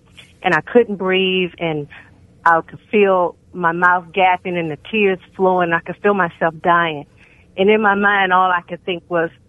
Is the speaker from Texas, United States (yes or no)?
yes; Houston, Texas, United States; now in Chesapeake, United States; I'm originally from Houston, Texas, and currently I live in Chesapeake, Virginia.